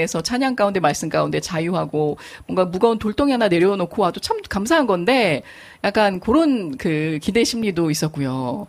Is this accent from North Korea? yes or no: no; United States; now in South Korea; 학창 시절을 이제 미국에서 보냈었었기 때문에 한국에서의 수련회가 조금 그립기도 하면서